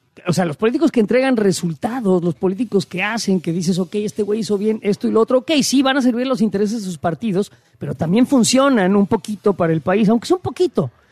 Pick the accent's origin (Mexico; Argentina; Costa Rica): Mexico; nosotros los mexicanos